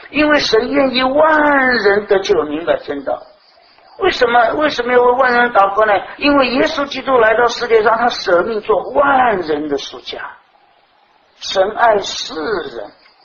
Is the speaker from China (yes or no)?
yes; China; 这是我中国人的头脑